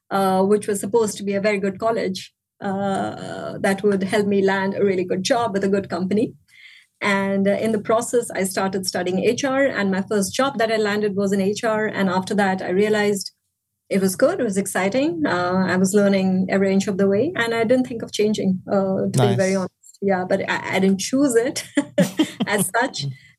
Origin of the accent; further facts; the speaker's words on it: India; I come from India, right?